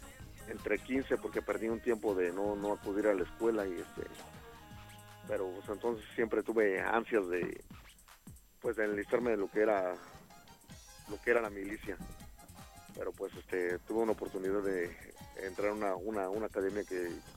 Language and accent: Spanish; Nezahualcóyotl, State of Mexico, Mexico; now in United States; Yo vengo del Distrito Federal, me crié en Ciudad Neza, y ahí viví mi niñez y juventud, y hasta que vine acá a los Estados Unidos.